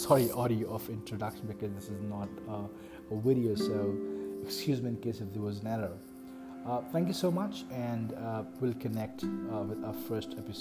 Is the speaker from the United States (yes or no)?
no; India; Now, I'm sure we being an Indian, we already have a lot of followers, a lot of festivals, a lot of culture, spiritual stuff in India.